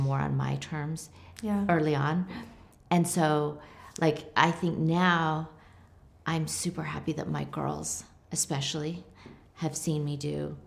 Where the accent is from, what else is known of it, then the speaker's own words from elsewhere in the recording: Provo, Utah, United States; I grew up here.